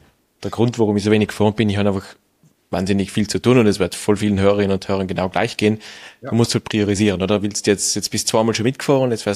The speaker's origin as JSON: {"language": "German", "town": "Längenfeld", "region": "Tyrol", "country": "Austria", "tie": "born or raised there", "said": "ich bin ja aus Längenfeld ursprünglich"}